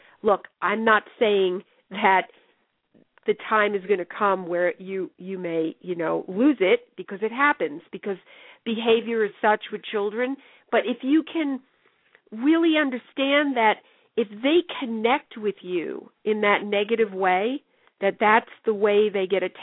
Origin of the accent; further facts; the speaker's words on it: New York, United States; now in Southern California, United States; this is something that always amazed me because I grew up in New York, is the really deep, deep blue sky that we have here.